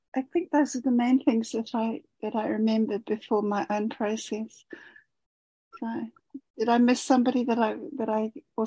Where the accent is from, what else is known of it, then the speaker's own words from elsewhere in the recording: Canterbury, New Zealand; now in Australia; I'm a New Zealander, and I bring Aoraki, who is the great cloud-piercing mountain spirit of the land where I come from